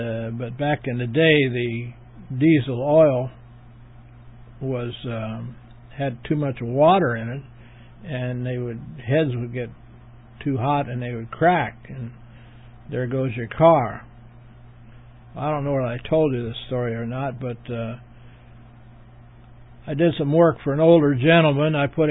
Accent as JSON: {"language": "English", "town": "Warsaw", "region": "Indiana", "country": "United States", "tie": "born there", "also_born_or_lived": "California", "said": "I live at 1134 South Ferguson Road, Warsaw, Indiana, 46580. I was born here in Warsaw, but spent 40 years in California. I moved back here about 9 years ago."}